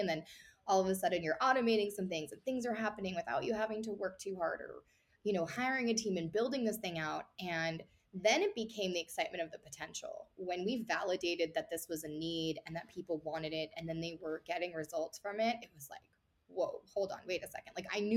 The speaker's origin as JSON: {"language": "English", "town": "Las Vegas", "region": "Nevada", "country": "United States", "said": "I'm from Vegas, so of course I'm going to use that analogy"}